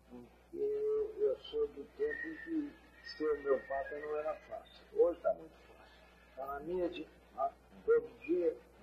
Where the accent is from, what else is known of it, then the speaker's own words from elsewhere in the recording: Capão do Leão, Rio Grande do Sul, Brazil; Eu sou do Capão do Leão.